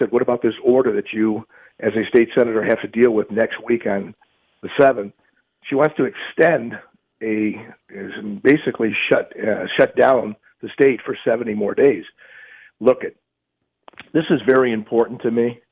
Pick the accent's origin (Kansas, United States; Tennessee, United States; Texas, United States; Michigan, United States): Michigan, United States; I grew up homegrown in Macomb, lived here all my life, made my roots here and, you know, solidified them.